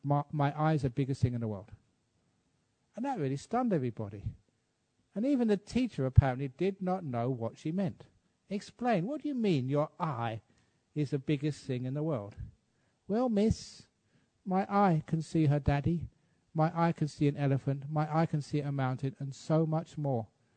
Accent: England, United Kingdom; my home country, like England

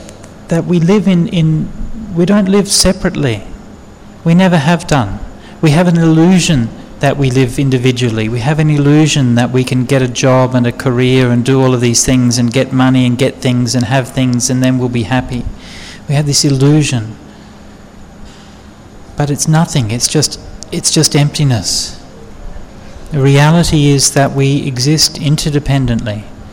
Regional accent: Australia; You know, as an Australian, I'm conscious in Australian history.

